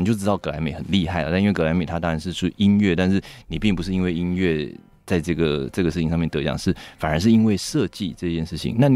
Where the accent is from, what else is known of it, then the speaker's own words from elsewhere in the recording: Taiwan; 因为我本人就是台湾人，所以我的创作就是台湾嘛，我就是带着台湾的元素，我在台湾长大，我喝台湾的水，呼吸台湾的空气长大